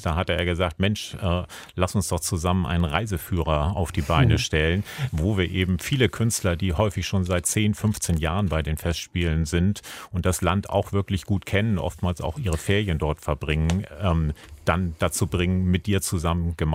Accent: Hamburg, Germany; born there; Ich bin gebürtiger Hamburger, lebe in Schleswig-Holstein und bin auch in der Tat dort sehr verwurzelt.

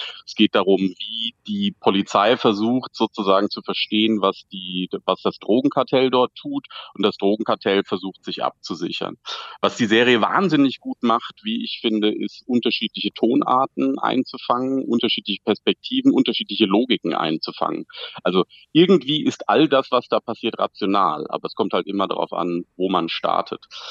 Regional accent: Germany; also ich bin in Deutschland im Dorf groß geworden, eher bürgerliche Verhältnisse, hier zur Uni gegangen

